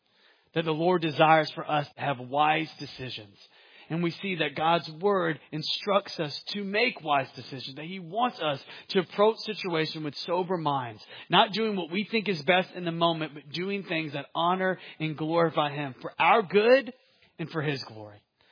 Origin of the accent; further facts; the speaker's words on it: Atlanta, Georgia, United States; I grew up in the Atlanta area.